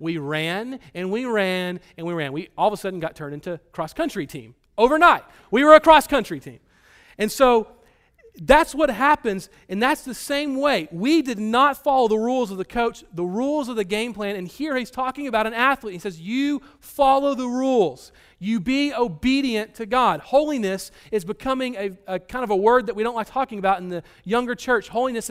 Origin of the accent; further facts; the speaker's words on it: Texas, United States; And we're from Texas, and no one wants to go see the basketball team play anyways because it's all about football in Texas.